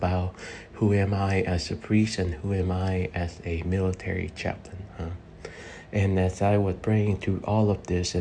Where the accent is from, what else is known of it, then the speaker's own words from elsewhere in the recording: Vietnam; I grew up very poor in Vietnam after the war.